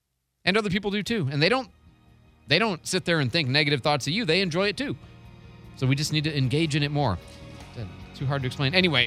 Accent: Michigan, United States; I grew up in Michigan. Went to U of I.

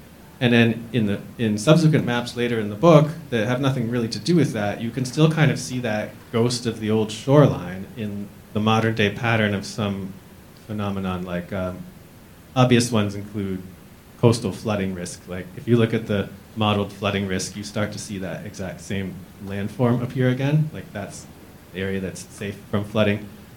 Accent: Dayton, Ohio, United States; So I grew up in Dayton, Ohio. I'm like reasonably familiar with Cincinnati, but I'm not a local.

